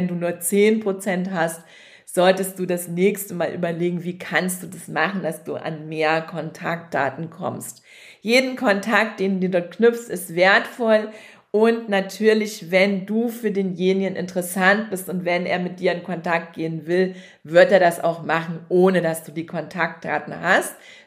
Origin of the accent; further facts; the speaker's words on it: Saxony, Germany; Und die Leipziger Buchmesse ist für mich in meiner Heimat, also in Sachsen.